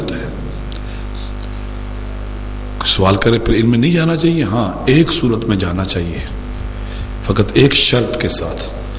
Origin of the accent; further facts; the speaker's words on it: Pakistan; میں نے بتلایا میں پاکستانی ہوں، پاکستان میں میرا ایک مدرسہ ہے